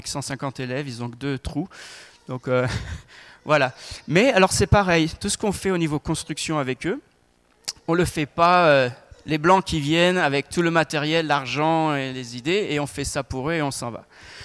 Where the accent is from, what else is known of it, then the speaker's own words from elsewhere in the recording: France; chez nous en France